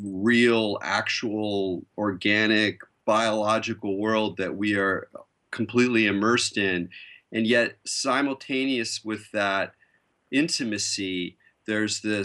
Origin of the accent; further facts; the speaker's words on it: La Jolla, California, United States; we're both Californians, we both grew up in San Diego area. I was a little bit more north than you growing up in La Jolla